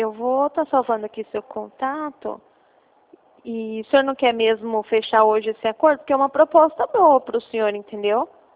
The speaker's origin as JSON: {"language": "Portuguese", "town": "Bauru", "region": "São Paulo", "country": "Brazil", "said": "eu também sou daqui de Bauru, aqui na Presidente Kennedy, de frente com o próprio Santander, com o estacionamento"}